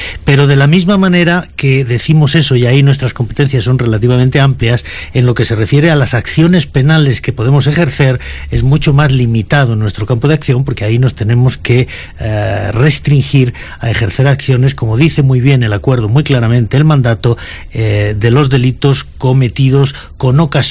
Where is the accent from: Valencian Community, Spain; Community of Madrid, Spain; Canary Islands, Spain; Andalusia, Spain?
Community of Madrid, Spain; Madrid; born there; Yo soy nacido en Madrid. Mi familia, por parte de padres, de origen vasco, y por parte de madre, leonés.